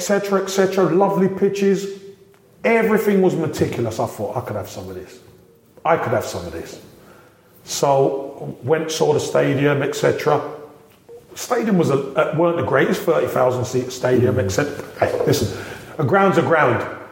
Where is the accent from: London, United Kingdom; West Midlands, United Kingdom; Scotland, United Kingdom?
London, United Kingdom; Brixton; I'm a boy from Brixton. I can make it out of Brixton